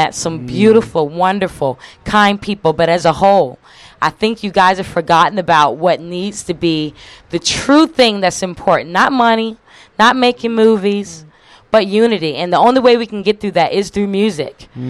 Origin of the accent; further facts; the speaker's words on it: the South, United States; Yes, so because I'm from the South